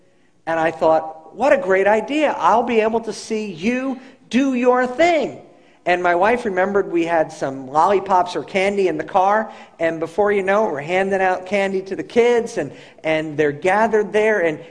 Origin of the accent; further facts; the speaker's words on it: United States; I'm from the United States. They're from Mongolia.